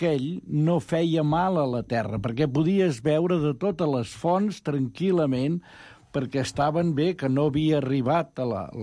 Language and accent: Catalan; Catalonia, Spain; jo que vinc del Moianès, que hi ha... que hi havia les masies